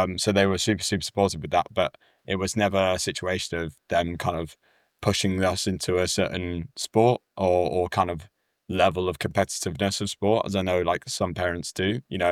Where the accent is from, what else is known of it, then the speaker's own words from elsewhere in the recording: Yorkshire and the Humber, United Kingdom; So I grew up in South Yorkshire.